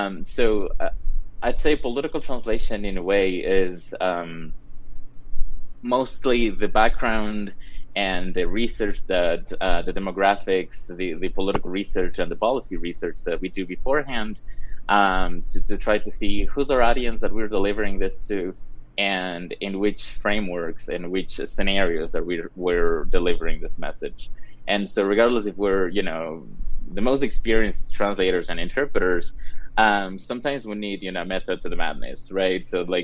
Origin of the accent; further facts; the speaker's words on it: Cuenca, Azuay, Ecuador; I'm from Cuenca, Ecuador.